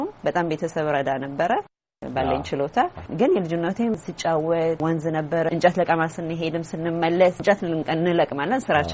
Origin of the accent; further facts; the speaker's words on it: Addis Ababa, Ethiopia; እኔ አዲስ አበባ ሾላ የካ ሚካኤል እዛ አካባቢ ነው ያደግኩት።